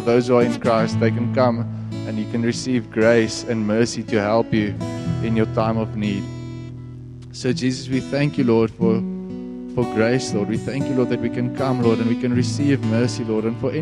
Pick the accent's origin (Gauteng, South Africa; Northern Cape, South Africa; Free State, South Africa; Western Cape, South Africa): Free State, South Africa; Bloemfontein; I come from Bloemfontein originally, born and bred there, studied there, got saved there